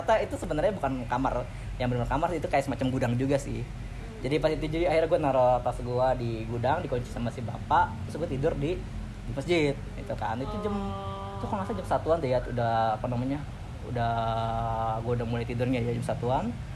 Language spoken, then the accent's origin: Indonesian; Jakarta, Indonesia; saya dari Palembang tadi naik travel ke Bengkulu. Kalau asalnya saya dari Jakarta gitu.